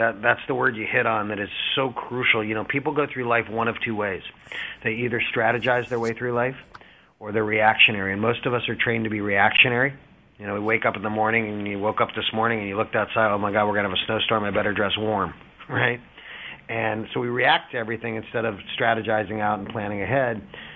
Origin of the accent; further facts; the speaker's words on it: Canton, Ohio, United States; now in South Florida, United States; I was born and raised in Ohio, in Canton, Ohio, the Pro Football Hall of Fame city.